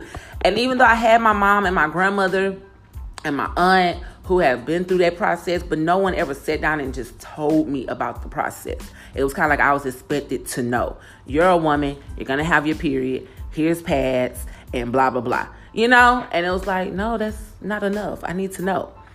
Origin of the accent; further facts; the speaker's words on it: Houston, Texas, United States; I grew up on the north side of Houston, Texas, which was considered the hood.